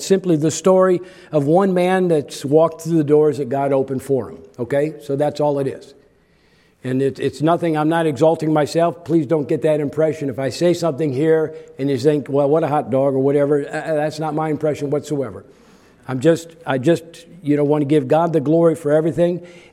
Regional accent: Chicago, Illinois, United States; You know, here, growing up in Chicago, and the brunt of all the Polak jokes and everything else that you would get.

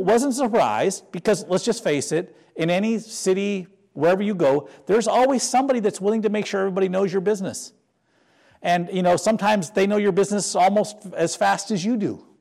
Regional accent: North Dakota, United States; Like where I grew up in North Dakota, everybody knew everybody

